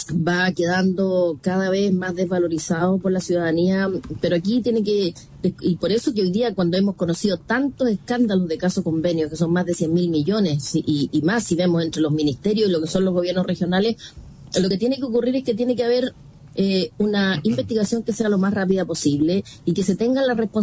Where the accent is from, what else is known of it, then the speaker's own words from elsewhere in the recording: Chile; resguardar nuestro patrimonio como chileno, que son los fondos públicos